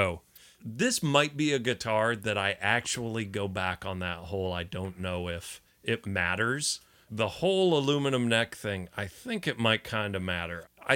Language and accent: English; Florida, United States; born there; You know, I was born in Florida.